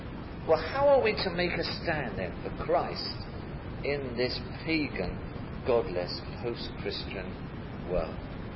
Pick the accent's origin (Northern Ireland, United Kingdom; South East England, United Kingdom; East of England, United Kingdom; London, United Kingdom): London, United Kingdom; Dulwich; go back home to South London, where I was brought up in Dulwich